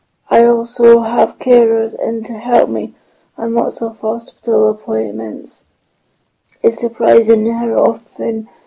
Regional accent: Aberdeen, Scotland, United Kingdom; born there; I was born in Aberdeen, northeast Scotland.

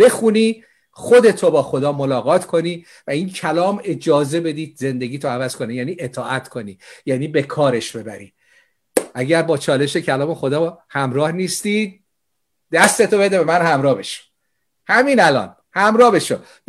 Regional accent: Iran; مایی که در ایران بزرگ شدیم

